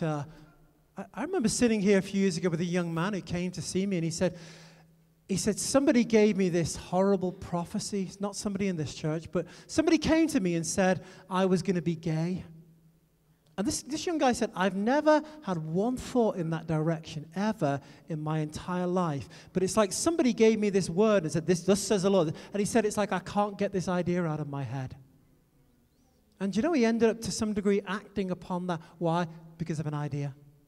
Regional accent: United Kingdom; I'm British. We invented English, so...

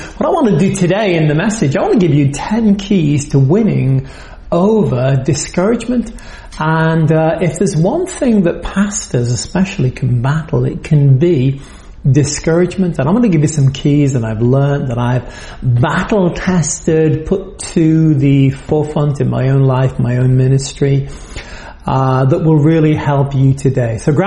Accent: United Kingdom; also born or lived in France; now in United States; I'm a British, French, American now person, live in New England, lead some churches there

